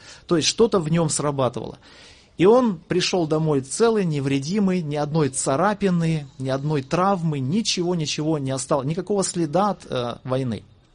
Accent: Kamchatka Krai, Russia; мы жили на Камчатке, я родился на Камчатке, нас привозили детей в Богородск периодически

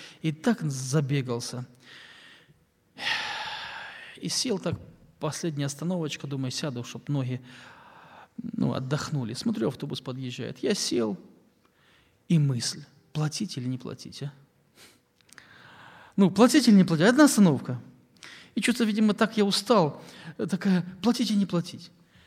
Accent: Zheleznogorsk, Kursk Oblast, Russia; moved away as an adult; now in Sokol, Russia; Когда мы с помощницей переехали в Вологодскую область из Курской области. Я сам из Железногорска

